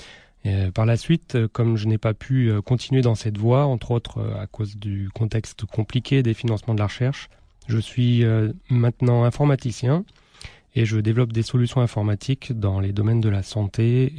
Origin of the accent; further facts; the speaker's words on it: Angers, Pays de la Loire, France; moved away as an adult; now in Montpellier, France; j'habite à Montpellier, mais je viens d'Angers où j'ai passé plus de 20 ans. Et où j'ai toujours des attaches très fortes. J'ai quitté l'Anjou il y a 17 ans pour poursuivre mes études débutées ici à l'Université des Sciences d'Angers.